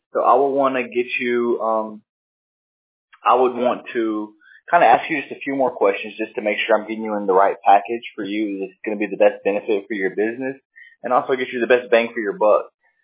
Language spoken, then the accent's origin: English; Oklahoma, United States; It's always better than typically where I'm from. I'm from Oklahoma, so, you know, it's crazy out there with that weather.